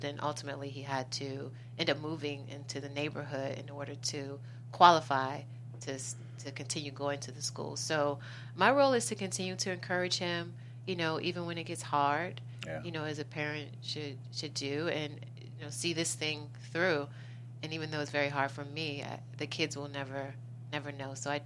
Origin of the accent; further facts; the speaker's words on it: Chicago, Illinois, United States; You know, I'm originally from Chicago.